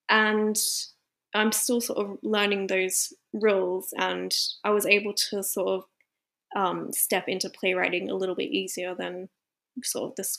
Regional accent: Australia; I grew up in Australia where diversity is just like rarely a thing.

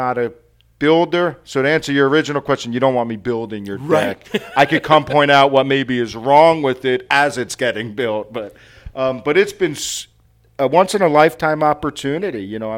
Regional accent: New Jersey, United States; now in Wichita, United States; So I grew up in North Jersey, New Jersey. I'm sure some people could pick up on my accent when I talk, especially here in Wichita.

